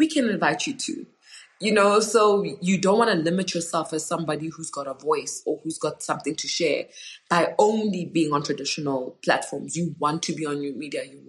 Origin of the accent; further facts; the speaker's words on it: South Africa; They booked me because of my content.